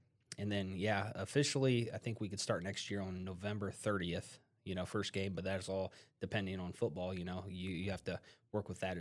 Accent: Lima, Ohio, United States; Well, I'm originally from Lima. I graduated from Lima Bath.

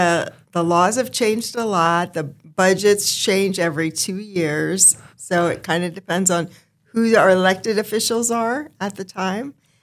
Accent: Delphos, Ohio, United States; also born or lived in Tennessee / Oklahoma / California; I grew up in Delphus, Ohio, went to St. John's, graduated from there, and then I moved first to Tennessee, then to Oklahoma, and then to California.

